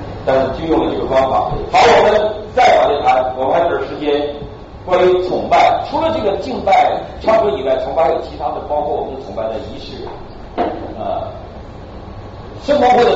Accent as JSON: {"language": "Chinese", "country": "China"}